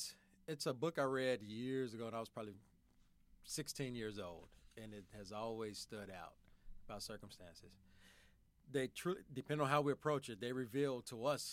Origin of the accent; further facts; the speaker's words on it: Chicago, Illinois, United States; Born and raised in Chicago. Grew up on the South Side. Dearborn Home Projects. Three brothers and a sister. Single mom.